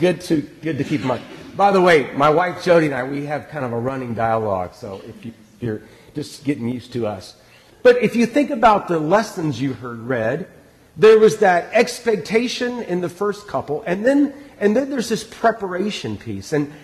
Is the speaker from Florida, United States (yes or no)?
yes; Gainesville, Florida, United States; We hail from Gainesville, Florida, but we are not Gator fans.